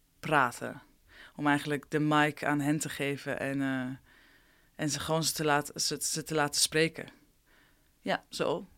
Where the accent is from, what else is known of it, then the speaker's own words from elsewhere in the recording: Iran; Ik ben een Iraanse, dus ik maak alleen maar werk over Iran of over mijn roots.